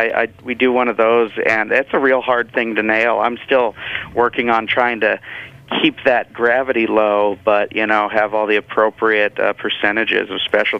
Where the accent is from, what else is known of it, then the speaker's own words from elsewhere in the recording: Yakima, Washington, United States; and you know, I grew up in Yakima, so I'm spoiled